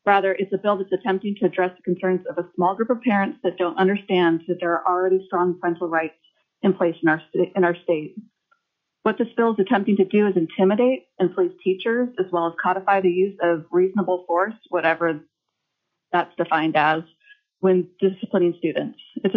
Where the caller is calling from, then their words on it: Eagle River, Alaska, United States; I'm calling in from Eagle River on behalf of my family.